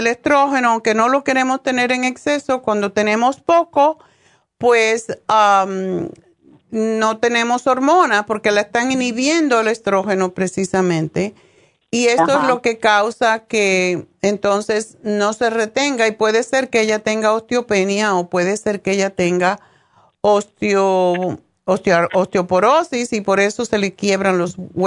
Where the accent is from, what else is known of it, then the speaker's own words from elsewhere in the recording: Cuba; en mi país, en Cuba, como estamos rodeados de agua